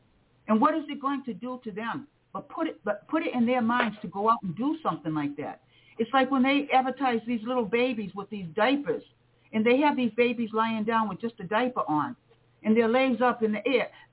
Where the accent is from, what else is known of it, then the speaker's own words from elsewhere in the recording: Massachusetts, United States; When I was a kid growing up on Cape Cod, when we listened to the news, it was not news about other countries. It was pretty much news about Massachusetts, right?